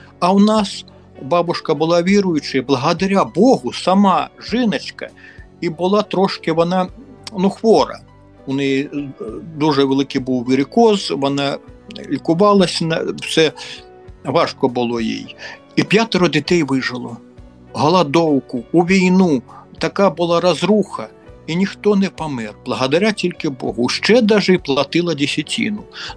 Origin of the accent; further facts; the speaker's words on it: Ivot, Sumy Oblast, Ukraine; born there; Родився я в Сумській області, Шостинський район, село Івот є таке.